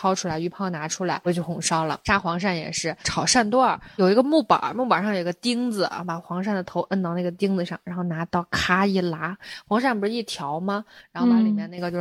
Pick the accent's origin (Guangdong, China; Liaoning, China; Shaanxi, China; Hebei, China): Shaanxi, China; Xi'an; 我作为一个西安人，我是觉得这个项目好像是 local 本地他们做的